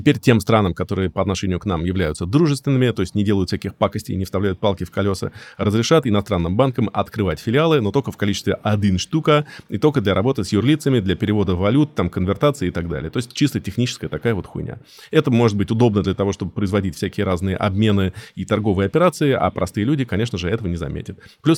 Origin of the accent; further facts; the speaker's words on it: Moscow, Russia; мы, простые кяферы из Москвы